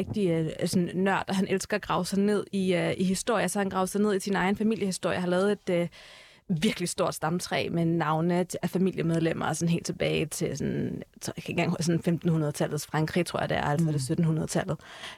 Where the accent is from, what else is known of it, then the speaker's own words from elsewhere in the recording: Herlev, Capital Region of Denmark, Denmark; Jeg er født på Herlev Hospital, som du selv siger, jeg er gået i folkeskole i Herlev, og vokset op i Herlev. Så jeg er jo selvfølgelig først og fremmest dansk